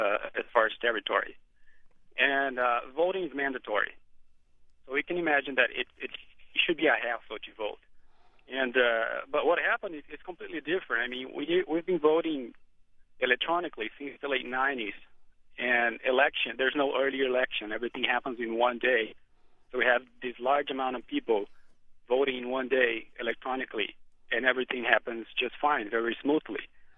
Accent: Brazil; English is a second language; now in United States; Actually, I am in California right now. I am originally from Brazil.

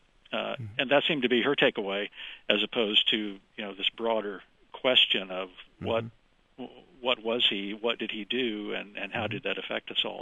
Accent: Kansas, United States; I grew up here in Kansas, you know, went to the Capitol many times to see what's going on there.

